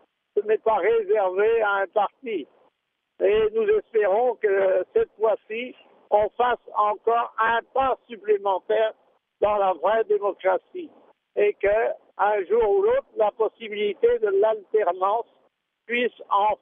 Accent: France; En tant que Français, je me garderai bien de donner des consignes

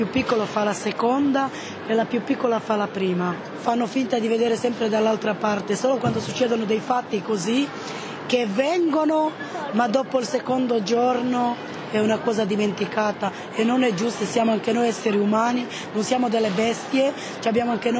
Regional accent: Rome, Lazio, Italy; I genitori dell'ex Jugoslavia, però io sono nata a Roma, cresciuta a Roma, ma con la cittadinanza bosniaca, perché non ci danno neanche la cittadinanza, anche se siamo nati in Italia

